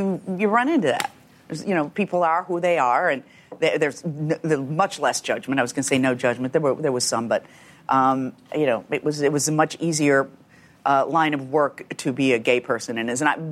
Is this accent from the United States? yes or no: yes; Chicago, Illinois, United States; The south side of Chicago in a suburb.